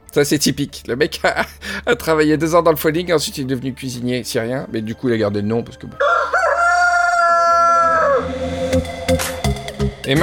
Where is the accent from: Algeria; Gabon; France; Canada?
France; Et donc on est français, on est là pour parler de la cuisine aussi.